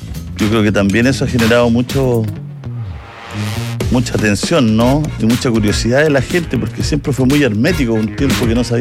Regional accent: Las Condes, Santiago Metropolitan Region, Chile; de las Condes

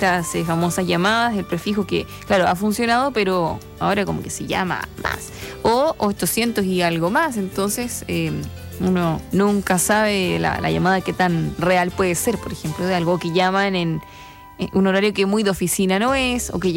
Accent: Chile; Porque como buen chileno, todo lo queremos grabar.

